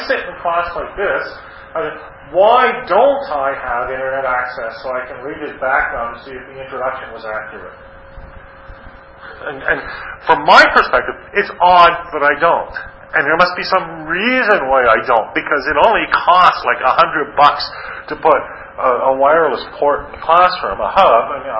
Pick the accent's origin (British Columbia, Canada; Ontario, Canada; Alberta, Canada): Ontario, Canada; Ottawa; I grew up near Ottawa.